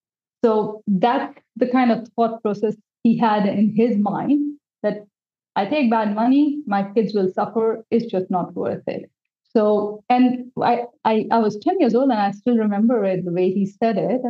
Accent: Delhi, India; Yeah, so I grew up in Delhi, and in a big joint family, a typical joint family of India.

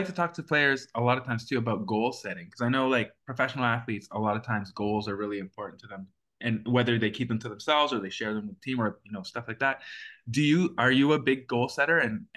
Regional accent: Hamilton, Ontario, Canada; from growing up in the Italian neighborhood in Hamilton

